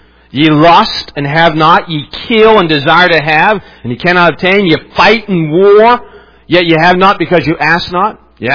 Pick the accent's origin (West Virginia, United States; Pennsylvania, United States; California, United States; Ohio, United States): West Virginia, United States; I grew up in West Virginia.